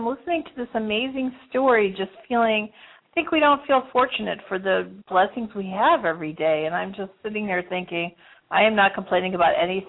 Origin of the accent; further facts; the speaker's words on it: Arlington Heights, Illinois, United States; I grew up in Arlington Heights, which is a suburb, but there was a family across the street.